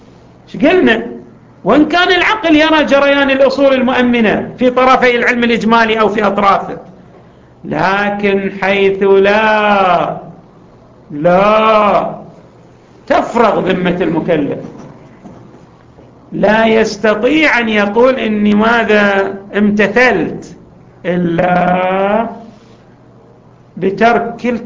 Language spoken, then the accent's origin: Arabic; Eastern Province, Saudi Arabia; accent: Hasawi; كما نعبر عنها بلهجتنا الحساوية